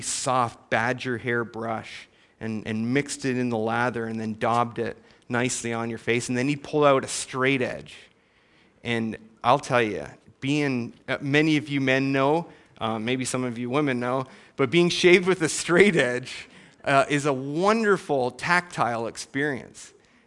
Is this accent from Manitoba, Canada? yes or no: no; Binbrook, Ontario, Canada; Growing up in Bimbrook, Ontario, Canada, we had a village barber